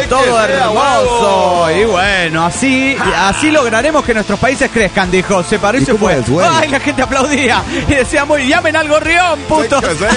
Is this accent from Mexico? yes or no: yes; Monterrey, Nuevo León, Mexico; de Monterrey, Nuevo León, México.